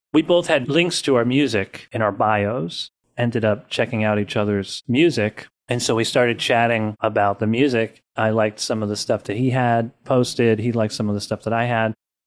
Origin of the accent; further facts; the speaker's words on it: New York City, New York, United States; now in Los Angeles, United States; I'm from New York City, but I'm living in LA currently.